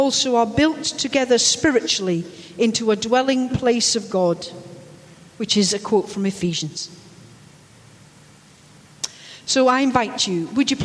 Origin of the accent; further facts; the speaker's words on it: Scotland, United Kingdom; That's because I'm Scottish and I am ignorant